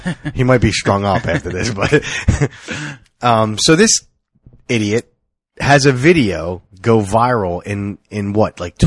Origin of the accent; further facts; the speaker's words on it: Philadelphia, Pennsylvania, United States; So we are obviously East Coast guys. I mean, we were born and raised in Philly.